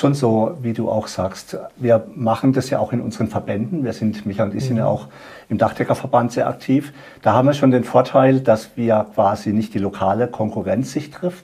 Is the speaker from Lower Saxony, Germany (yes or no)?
no; Freiburg, Baden-Württemberg, Germany; ich bin aus Freiburg